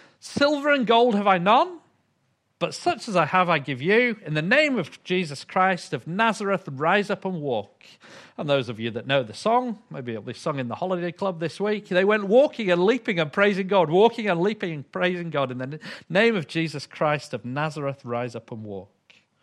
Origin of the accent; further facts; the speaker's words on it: Yorkshire and the Humber, United Kingdom; I'm from Yorkshire, but being from England, of course I didn't say any of that.